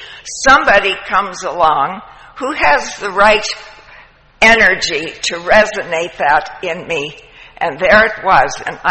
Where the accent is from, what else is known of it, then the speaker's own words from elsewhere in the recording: Toronto, Ontario, Canada; I'm from Toronto.